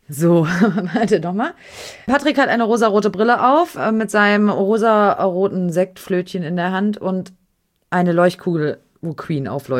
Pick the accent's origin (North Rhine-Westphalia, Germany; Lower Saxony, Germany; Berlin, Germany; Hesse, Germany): Hesse, Germany; Wo ich herkomme, ich komme aus der Ecke von Frankfurt am Main.